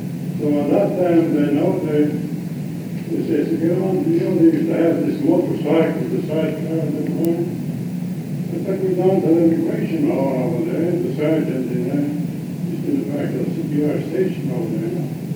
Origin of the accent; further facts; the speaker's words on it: Italy; English is a second language; moved away as an adult; now in Canada; yeah, I came from Italy, you see. I didn't have no identification. Started to show I was an Italian, you know